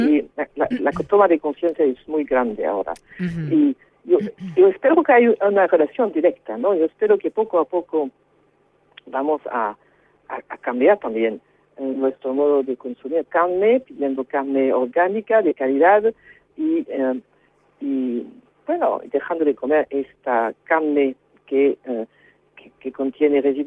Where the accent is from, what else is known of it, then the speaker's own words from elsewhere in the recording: Brittany, France; Spanish is a second language; llega a la Bretaña, en mi país, al otro puerto